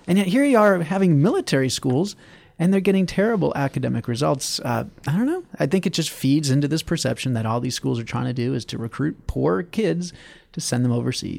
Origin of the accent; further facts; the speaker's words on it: Takoma Park, Maryland, United States; the kind of stuff coming out of my hometown at Tacoma Park all the time.